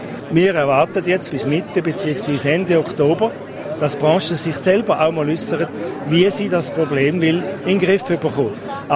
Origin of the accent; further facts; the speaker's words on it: Appenzell, Switzerland; Also ich sage jetzt als Appenzeller